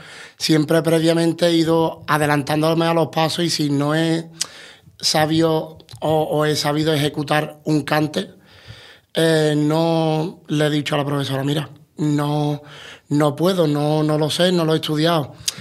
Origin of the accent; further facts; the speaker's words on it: Cádiz, Andalusia, Spain; soy original de Cádiz, pues me puse